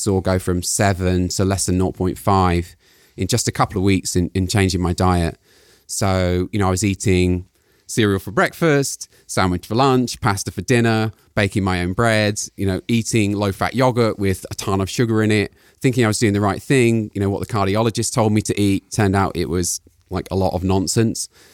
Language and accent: English; United Kingdom; now in San Jose, United States; So yeah, I'm British, obviously. I came to the West Coast in 2001